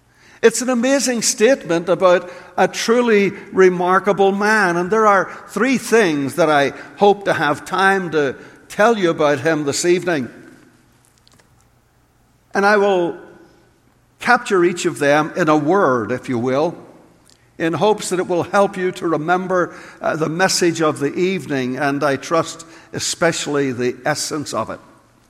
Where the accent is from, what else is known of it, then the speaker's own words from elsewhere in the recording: Belfast, Northern Ireland, United Kingdom; When I was a little boy growing up in Ireland, I first heard about John the Baptizer, John the Baptist, sitting in Sunday school, in a little mission school, little mission Sunday school in Belfast.